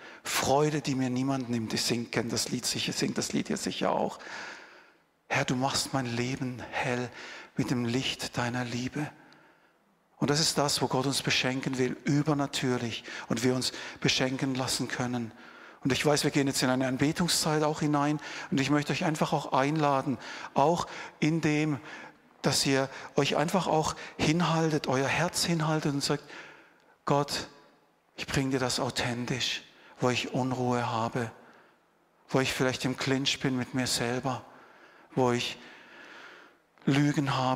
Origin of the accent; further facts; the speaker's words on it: Germany; now in Switzerland; für mich als ursprünglich Deutscher. Ich bin immer noch Deutscher, ich muss unbedingt meine Staatsbürgerschaft hier in der Schweiz noch beantragen.